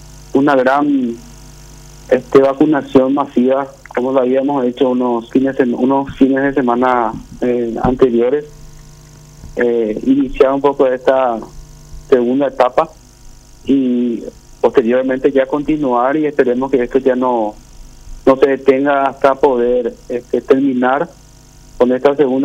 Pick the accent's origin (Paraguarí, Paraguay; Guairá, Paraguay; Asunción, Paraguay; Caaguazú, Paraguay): Paraguarí, Paraguay; Yo soy de Paraguarí.